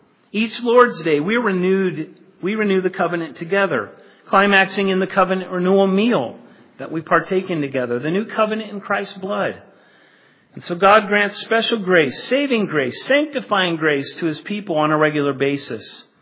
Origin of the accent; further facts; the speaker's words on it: Colorado, United States; But, you know, I grew up in Colorado. And as a kid, we went to certain places in Colorado